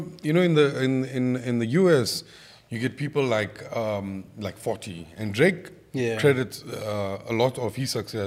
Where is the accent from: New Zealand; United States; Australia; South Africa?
South Africa; I'm biased a bit because I'm South African.